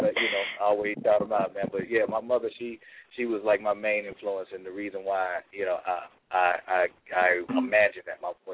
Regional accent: Atlanta, Georgia, United States; like any other, you know, African American growing up in Atlanta, you know, in the early 90s

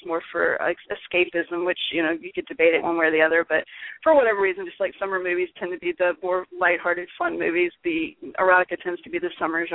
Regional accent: Florida, United States; now in Norfolk, United States; I'm in Southeast Virginia, Norfolk, and I'm from South Florida, so I know about hot summers

